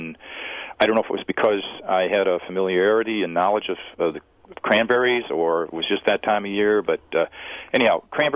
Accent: Wisconsin Rapids, Wisconsin, United States; moved away as an adult; also born or lived in Milwaukee; now in Minnesota, United States; Yes, I was born in Milwaukee. I grew up in Wisconsin Rapids, attended public schools there, and went to college in Wisconsin, and I've been in Minnesota now since 1984.

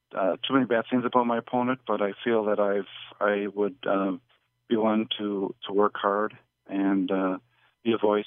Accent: Ogema, Wisconsin, United States; born there; I was born in Ogama, graduated from Prentice High School, and went off to college and became a computer programmer.

